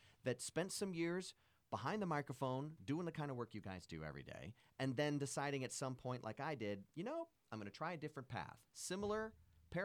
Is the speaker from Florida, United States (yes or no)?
yes; Fort Lauderdale, Florida, United States; also born or lived in Tallahassee; I was born in Fort Lauderdale, Florida, where I spent early childhood in South Florida and then in Tallahassee while mom and dad both went back to school.